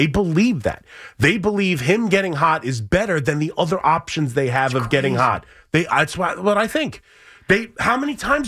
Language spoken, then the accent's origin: English; New York, United States; I grew up in Long Island.